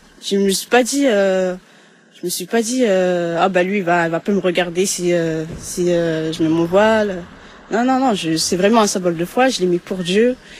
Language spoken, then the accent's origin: French; Mali; Moi, je suis malienne.